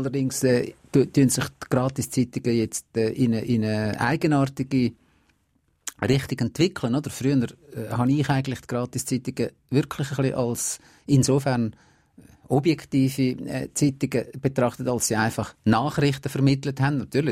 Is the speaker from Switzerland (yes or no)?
yes; Basel, Basel-Stadt, Switzerland; ich bin in Basel aufgewachsen.